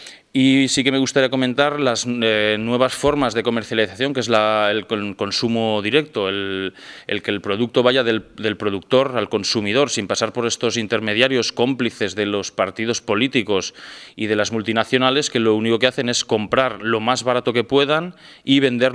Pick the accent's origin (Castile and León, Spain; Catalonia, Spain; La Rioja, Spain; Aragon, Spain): Aragon, Spain; Teruel; vengo desde España, concretamente de Aragón, Teruel, la parte más despoblada de toda la península ibérica. Y vengo de familia campesina.